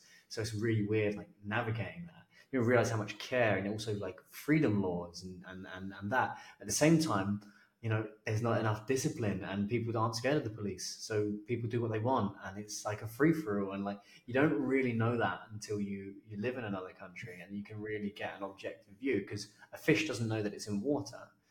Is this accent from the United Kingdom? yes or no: yes; East of England, United Kingdom; my grandparents are from Belfast on my dad's side, and then my mum's side of the family are all Spanish. But I was brought up in Hertfordshire, just north of London, huge Arsenal fan.